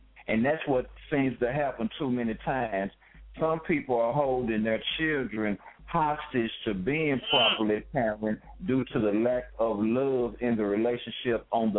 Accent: Dallas, Texas, United States; I'm from Dallas, raised in Highland Hills, from Oak Cliff to the southern sector of Dallas

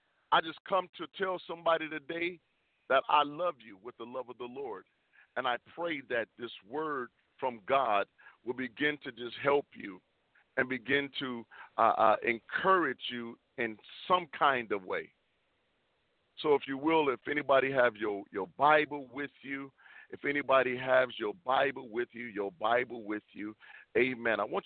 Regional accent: Atlanta, Georgia, United States; also born or lived in Chicago; I'm from Atlanta, Georgia, by way of Chicago, Illinois

